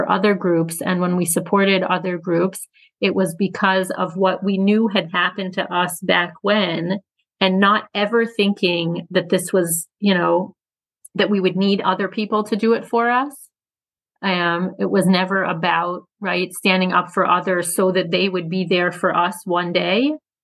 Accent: United States; I grew up in the United States.

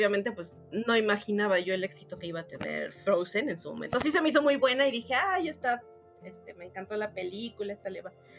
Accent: Mexico

